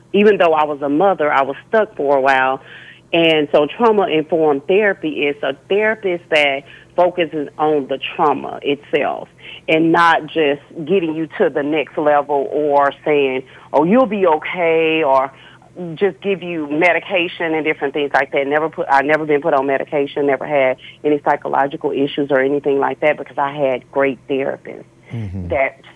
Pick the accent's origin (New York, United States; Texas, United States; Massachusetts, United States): Texas, United States; Dallas; right here in Dallas, Texas, because I'm from Dallas.